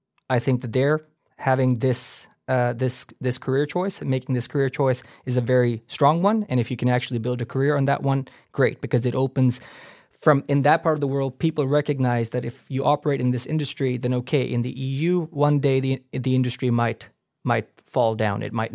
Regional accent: Pakistan; also born or lived in Netherlands / Switzerland / United Kingdom; now in Norway; So I've lived in countries like Germany, the Netherlands, Switzerland, now live in Norway, lived in the UK for a while as well. And then, of course, I'm originally from Pakistan.

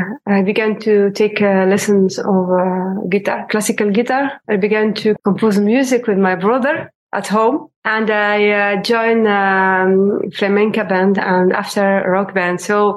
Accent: Algiers, Algiers Province, Algeria; Yes, I grew up in Algiers.

